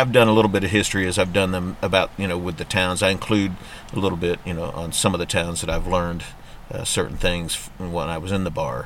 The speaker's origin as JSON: {"language": "English", "region": "Indiana", "country": "United States", "tie": "born or raised there", "said": "You know, growing up in Indiana, you know, you always hear about people that have gone out and seen the Rockies."}